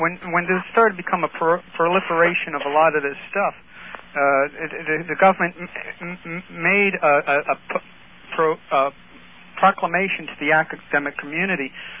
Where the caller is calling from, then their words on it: New York City, New York, United States; New York City, Manhattan.